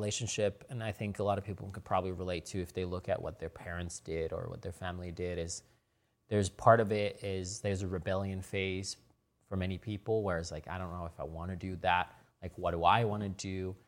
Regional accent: Hokkaido, Japan; where I grew up in Hokkaido had the same microclimate

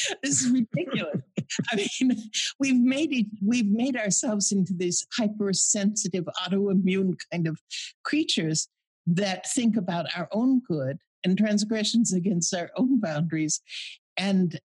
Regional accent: Mountain West, United States; You know, I grew up in the Mountain West and I virtually never saw a gun.

